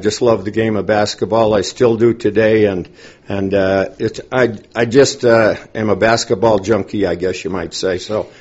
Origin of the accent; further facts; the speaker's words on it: Butte, Montana, United States; When I was growing up in Butte, I can remember sneaking into the stadium